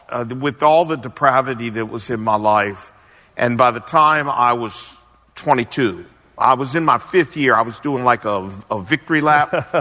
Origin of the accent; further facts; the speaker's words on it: Portsmouth, Virginia, United States; born there; Well, I was born in Portsmouth, Virginia.